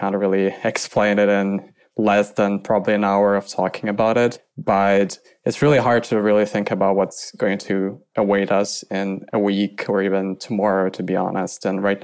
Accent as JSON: {"language": "English", "region": "Kyiv", "country": "Ukraine", "tie": "born or raised there", "second_language": "English", "lives_now": "Lviv, Ukraine", "said": "I am originally from Kyiv. I mean, saying originally at this point sounds weird because I've always lived there. I've recently only moved to Lviv when the invasion started."}